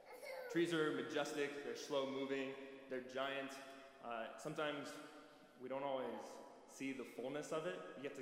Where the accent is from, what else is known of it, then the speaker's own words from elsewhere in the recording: Kansas, United States; I'm originally from Osborne County, and there's a hill south of our farm